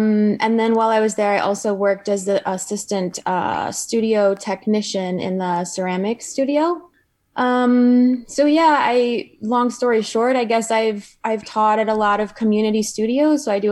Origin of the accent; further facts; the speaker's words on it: Michiana Shores, Indiana, United States; Yeah, I grew up in Michiana Shores, Indiana. So it's right along the shore of Lake Michigan, in a cabin in the woods.